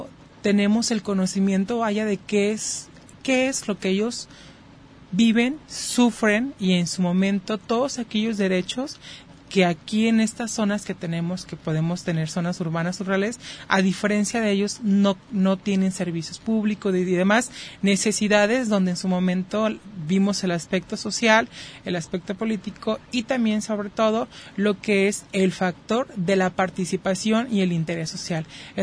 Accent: Mexico; Acordémonos que somos mexicanos

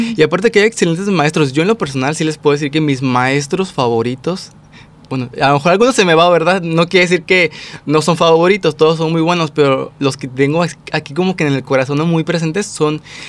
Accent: Tampico, Tamaulipas, Mexico; yo no soy de aquí, yo soy de Tamaulipas, soy de Tampico, Tamaulipas

